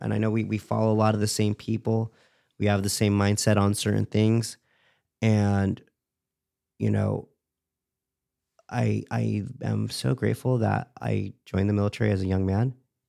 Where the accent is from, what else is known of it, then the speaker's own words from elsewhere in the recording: West Hills, California, United States; I was born here in California, West Hills, California. You know? Yeah.